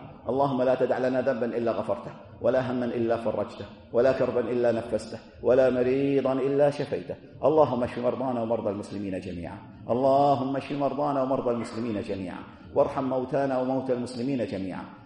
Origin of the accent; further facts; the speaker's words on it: Kuwait; accent: Kuwaiti; المراء الذي هو عندنا في لهجتنا الكويتية لمعاياه.